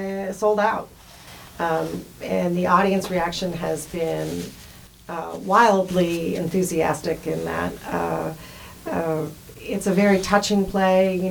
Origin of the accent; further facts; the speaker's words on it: Nantucket, Massachusetts, United States; also born or lived in New Jersey; I actually grew up on Nantucket Island, Massachusetts.